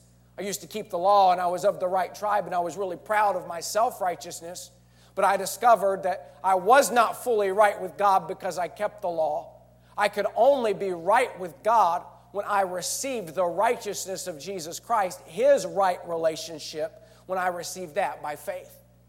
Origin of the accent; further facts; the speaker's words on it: Midland, Texas, United States; I grew up in Midland, Texas. Midland's famous for a few things. Great Tex-Mex food. Oil well.